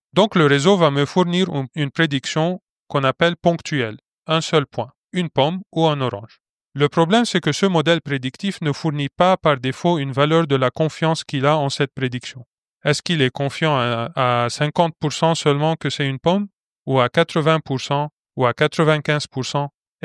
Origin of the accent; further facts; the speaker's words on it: Lebanon; now in Lyon, France; je suis originaire du Liban. Je suis actuellement ingénieur de recherche et d'innovation basé à Lyon.